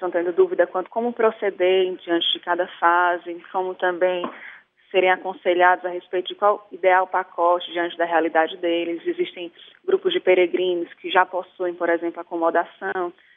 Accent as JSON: {"language": "Portuguese", "country": "Brazil", "lives_now": "Poland", "said": "Como brasileira, às vezes eu tinha impressões de ser um país muito mais pacato, muito mais sério"}